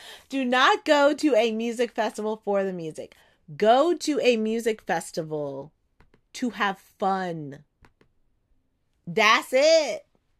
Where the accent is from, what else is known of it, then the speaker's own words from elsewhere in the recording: California, United States; I am from SoCal, born and bred.